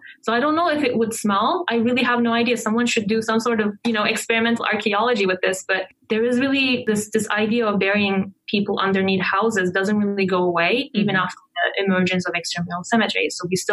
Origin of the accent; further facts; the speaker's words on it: Antalya, Turkey; So some of them, I think the ones from Karataş, which is actually really close to my hometown, Antalya